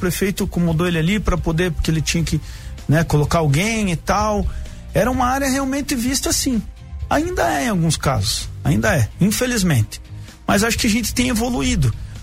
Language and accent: Portuguese; São José dos Pinhais, Paraná, Brazil; also born or lived in Curitiba; Eu nasci no Hospital São Vicente, em Curitiba, me criei, fui criado ali em São José dos Pinhais, no bairro Afonso Pena. Depois eu fui lá para Piem, para a região Sul-Leste